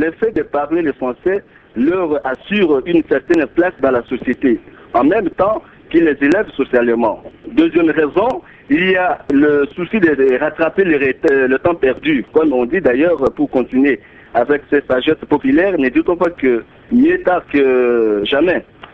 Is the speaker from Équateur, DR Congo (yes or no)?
yes; Équateur, DR Congo; Mais chez nous, à l'Équateur, nous avons remarqué que nous sommes vraiment les derniers de toutes les provinces.